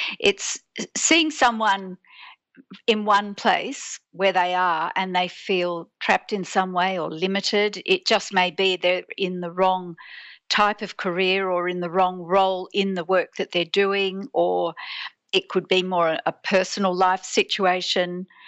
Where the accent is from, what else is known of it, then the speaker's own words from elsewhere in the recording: Sydney, New South Wales, Australia; I'm born and bred in Sydney, but it's been particularly bad, and it's bad.